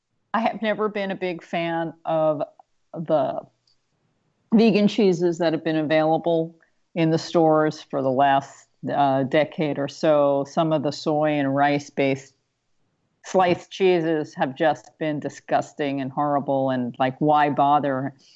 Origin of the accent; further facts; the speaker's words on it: New York, United States; Okay, so I'm a native New Yorker. I grew up near New York City